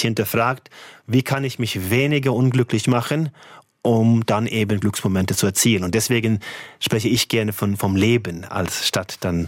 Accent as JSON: {"language": "German", "country": "Norway", "tie": "born or raised there", "said": "Ich bin in verhüteten Verhältnissen in Norwegen aufgewachsen."}